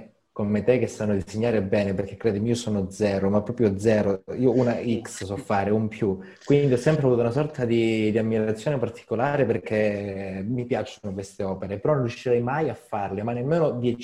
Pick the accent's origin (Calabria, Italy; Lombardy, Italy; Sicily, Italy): Calabria, Italy; Locri; Praticamente noi siamo due giovani della Locri. Io sono di Locri, Simone di Placanica. E abbiamo frequentato io il liceo scientifico Zaleuco di Locri, lui il liceo Mazzini, sempre di Locri.